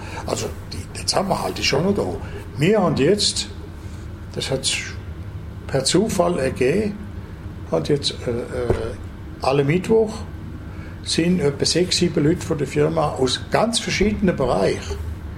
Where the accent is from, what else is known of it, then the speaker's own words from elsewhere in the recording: Germany; Wobei es für mich als Deutsche, muss ich sagen, am Anfang ist es nicht ganz einfach gewesen